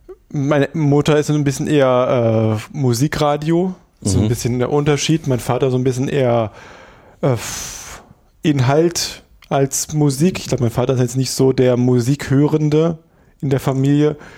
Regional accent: Erfurt, Thuringia, Germany; weil ich komme hier aus Erfurt.

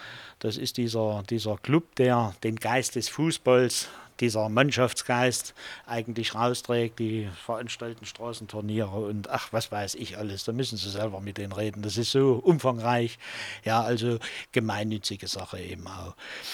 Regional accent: Erfurt, Thuringia, Germany; ich bin in der Bronx von Erfurt groß geworden, weil die Gotthardstraße, Kreuzland und Umgebung, ja, bis raus zum Ring oder bis in der Allerheiligenstraße hoch, das war eigentlich, heute würde man sagen, sozialer Brennpunkt.

